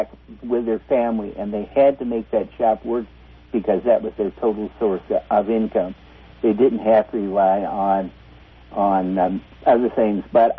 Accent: Portland, Oregon, United States; I was born and raised in Portland, and so I was born, I'm 68 now, so I remember downtown Portland in the 1940s

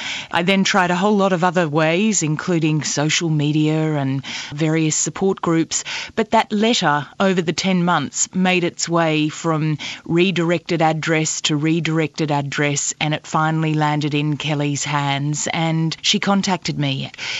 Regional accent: Australia; my great effort for the interview that we had with the Cuban president was saying El Comandante and we are Australian.

